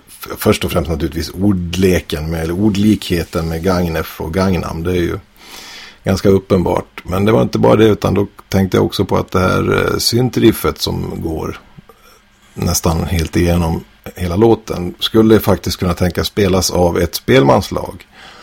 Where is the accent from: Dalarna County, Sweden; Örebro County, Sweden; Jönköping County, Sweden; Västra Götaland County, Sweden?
Dalarna County, Sweden; Borlänge; now in Stockholm, Sweden; och jag bor i Stockholm. Jag kommer ursprungligen från Borlänge i Dalarna. Inte Gagnef alltså, utan lite söder om Gagnef, några mil söderut kommer jag från. Jag bor som sagt i Stockholm numera